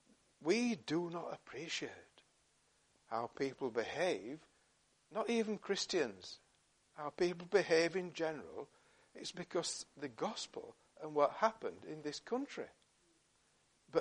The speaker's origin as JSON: {"language": "English", "region": "Yorkshire and the Humber", "country": "United Kingdom", "said": "And I remember I'm a Yorkshireman."}